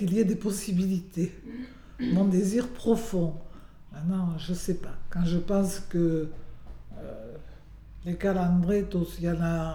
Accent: Narbonne, Occitanie, France; quand j'étais jeune à Narbonne, vous alliez au marché. Ouais. Tout le monde parlait occitan.

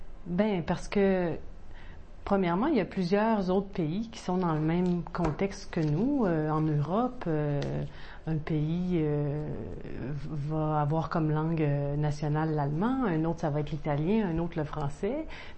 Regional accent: Quebec City, Quebec, Canada; Moi-même, quand je demeurais là-bas, mon accent avait considérablement changé. Et quand je suis revenue à Québec il y a 4 ans, j'ai remarqué que mon accent était plus comme quand j'étais partie auparavant.

